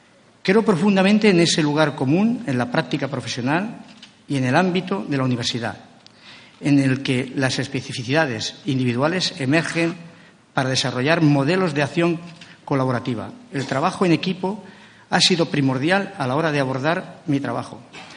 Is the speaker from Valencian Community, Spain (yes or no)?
yes; Villena, Valencian Community, Spain; Una vida que arranca en mi pueblo, en Villena, en mis calles, en mis amigos de la infancia y en los juegos de las calles del Raval.